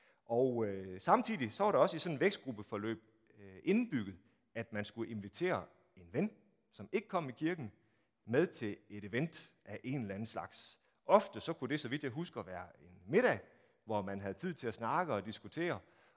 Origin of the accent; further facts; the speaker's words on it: Strandby, North Denmark Region, Denmark; now in Copenhagen, Denmark; i 1990 er det, da jeg flyttede til København, og jeg er vokset op i Strandby, hvor det var helt naturligt, at man kom i metodistkirken.